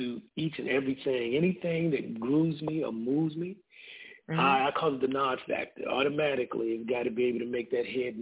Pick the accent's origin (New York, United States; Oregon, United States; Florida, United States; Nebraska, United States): Florida, United States; because I am a Florida boy, so I'm into bass music.